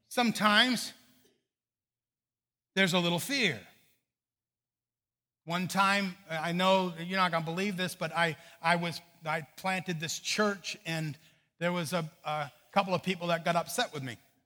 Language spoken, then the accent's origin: English; Maine, United States; And I'm from Maine. You know, you eat anything out of the ground anytime you want it.